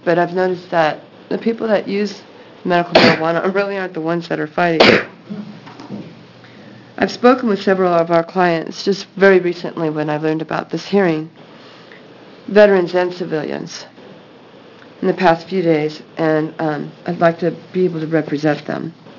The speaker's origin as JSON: {"language": "English", "town": "Eugene", "region": "Oregon", "country": "United States", "said": "I'm from Eugene."}